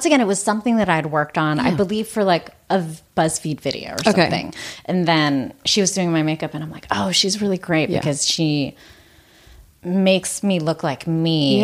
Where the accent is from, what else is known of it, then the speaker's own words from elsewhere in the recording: Pittsburgh, Pennsylvania, United States; And yeah, growing up in Pittsburgh was actually really great.